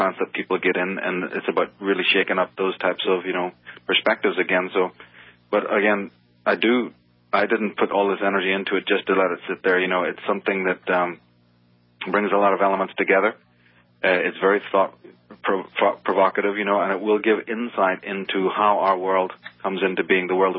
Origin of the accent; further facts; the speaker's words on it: Ireland; moved away as an adult; He was there for me as an Irishman coming to this shores, and, you know, he would stand up and talk about Druidism, and my eyes would just go, my God, this man knows more about my country's ancient history than I do.